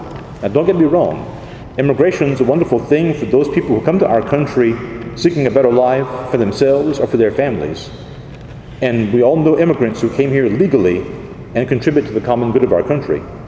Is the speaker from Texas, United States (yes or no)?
no; Church Point, Louisiana, United States; go through the middle of what once was Ville Platte, or my hometown of Church Point for that matter.